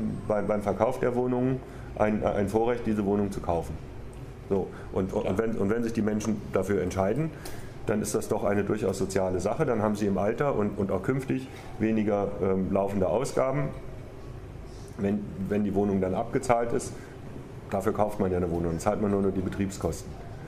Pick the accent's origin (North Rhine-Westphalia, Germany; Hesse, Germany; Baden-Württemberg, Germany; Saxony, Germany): Hesse, Germany; Wiesbaden; born there; now in Berlin, Germany; ich bin ja erst 89 nach Berlin gekommen, ich bin ja in Wiesbaden geboren